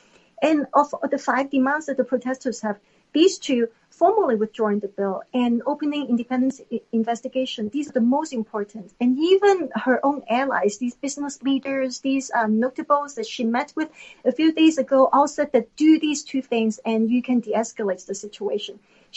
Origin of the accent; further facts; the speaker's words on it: Hong Kong; now in United States; I was born in Hong Kong. I grew up in Hong Kong. And I've been watching this in the U.S.